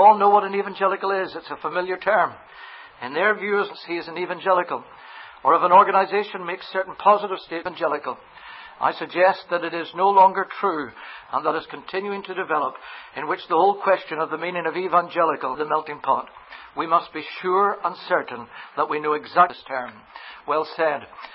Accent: Northern Ireland, United Kingdom; also born or lived in Scotland; I'm from Northern Ireland, spent 30 years in Scotland.

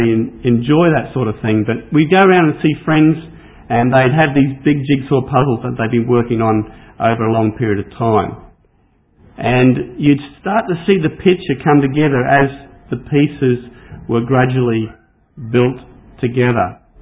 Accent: Brisbane, Queensland, Australia; moved away as an adult; Ros and I are originally from Brisbane, and I came from Corinda Assembly and Roslyn went to Waverley Heights.

